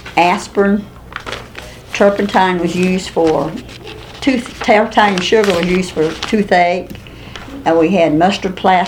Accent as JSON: {"language": "English", "town": "Sneed's Ferry", "region": "North Carolina", "country": "United States", "tie": "born or raised there", "said": "In Onslow County, Sneed's Ferry, North Carolina."}